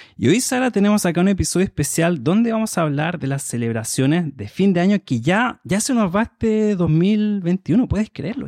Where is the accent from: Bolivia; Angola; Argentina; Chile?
Chile; soy de Chile y soy el presentador de este podcast